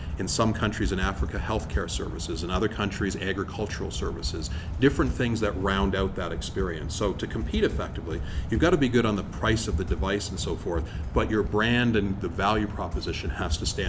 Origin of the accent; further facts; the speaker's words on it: Canada; a tip to my home country of Canada